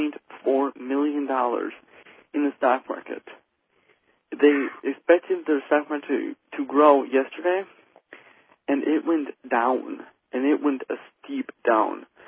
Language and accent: English; Minneapolis, Minnesota, United States; In my hometown, there's every single night there's been a baseball game going on down in the park in Dakota, in Minnesota, Minneapolis, Minnesota, where I grew up.